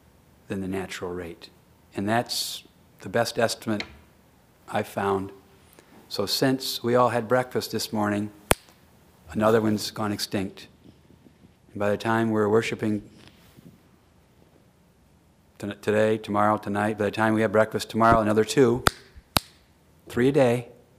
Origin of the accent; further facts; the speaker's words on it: Muskegon, Michigan, United States; Or if you contaminate Muskegon Lake, where I grew up in Muskegon, you can fix it.